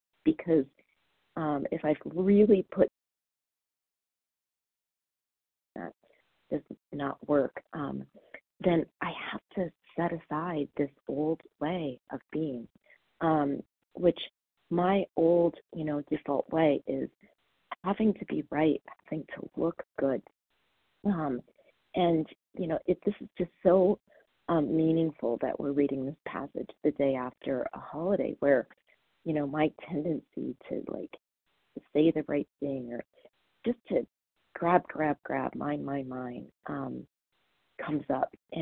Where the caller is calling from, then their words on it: Colorado, United States; I'm calling from Colorado